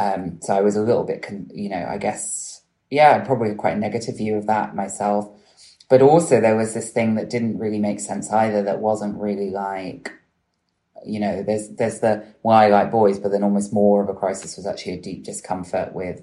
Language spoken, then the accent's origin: English; Bristol, South West England, United Kingdom; I grew up in Bristol